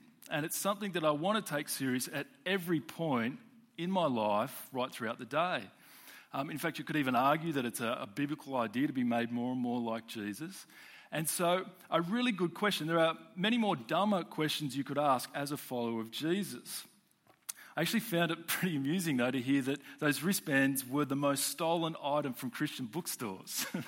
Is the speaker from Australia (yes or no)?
yes; Sydney, New South Wales, Australia; I grew up in Sydney and went to a Christian high school there back in the 90s.